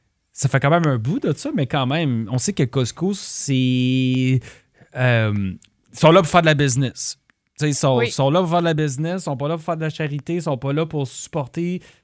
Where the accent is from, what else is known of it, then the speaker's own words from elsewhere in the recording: Gatineau, Quebec, Canada; je viens d'une région frontalière, évidemment, j'ai grandi à Gatineau, mais région frontalière avec Ottawa, tout ça, et Ontario-Québec, je connais pas mal. J'ai grandi dans Ontario-Québec, tout.